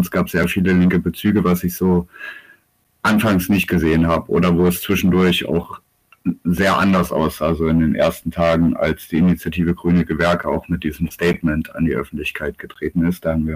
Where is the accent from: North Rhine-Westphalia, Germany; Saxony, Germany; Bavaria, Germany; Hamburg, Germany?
Saxony, Germany; Dresden; ich komme aus Dresden